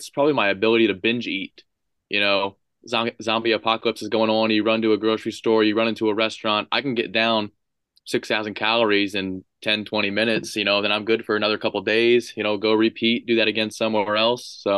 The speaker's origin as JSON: {"language": "English", "region": "Ohio", "country": "United States", "said": "Yeah, so I'm from Northwest Ohio, a small town, so there's not much outdoor recreation around here."}